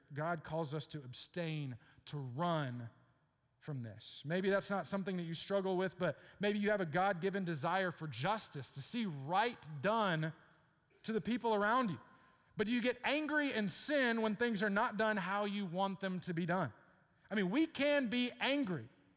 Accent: Beaumont, Texas, United States; I grew up in Beaumont, which is not part of Houston.

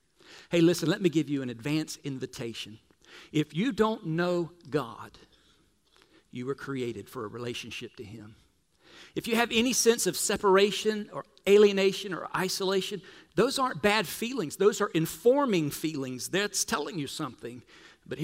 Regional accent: Florida, United States; See, Beverly and I were both born and raised in Central Florida.

